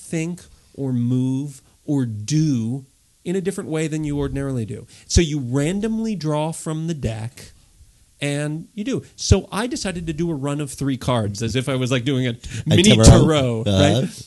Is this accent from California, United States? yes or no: yes; California, United States; I'm from the Bay Area. I was raised in the Bay Area.